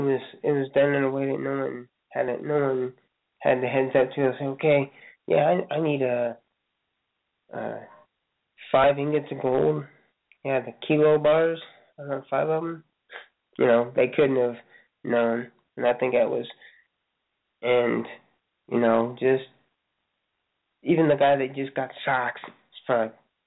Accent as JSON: {"language": "English", "town": "Lafayette", "region": "Indiana", "country": "United States", "tie": "born or raised there", "said": "And this is actually in our hometown, my hometown, Lafayette, Indiana, Tiffany County."}